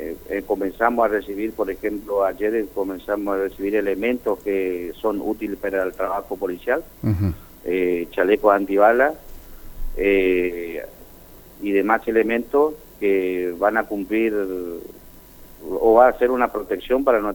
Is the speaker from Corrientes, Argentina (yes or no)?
yes; Virasoro, Corrientes, Argentina; Yo soy oriundo de Virasoro.